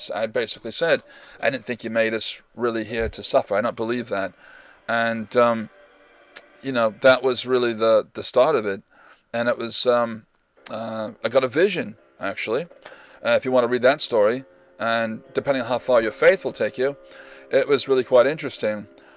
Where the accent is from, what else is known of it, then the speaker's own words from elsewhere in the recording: Michigan, United States; Because I'm from Michigan. I was born here, but I lived in a lot of places